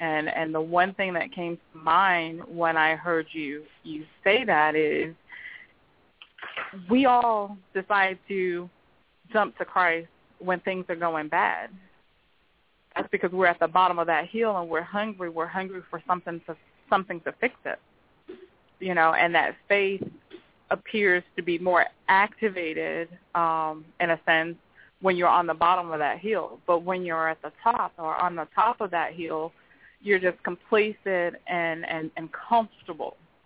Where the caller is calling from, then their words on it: Fort Lauderdale, Florida, United States; I'm calling from Fort Lauderdale.